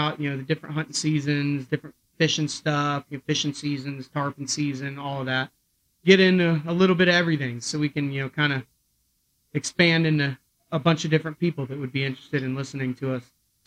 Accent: Mims, Florida, United States; I was born and raised in Mims, lived here my whole life.

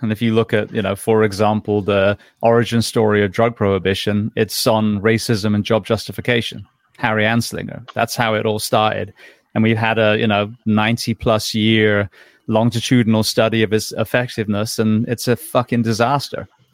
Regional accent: England, United Kingdom; can I compare as an English farm boy that had an orchard the same with that kid in Brooklyn?

